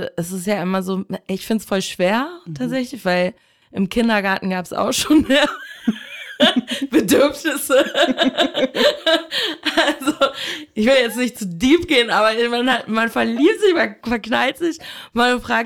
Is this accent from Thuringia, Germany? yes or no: no; Ahrensburg, Schleswig-Holstein, Germany; Schwierig auf jeden Fall. Also weil es ist so eine Kleinstadt, viele Leute kennen sich so untereinander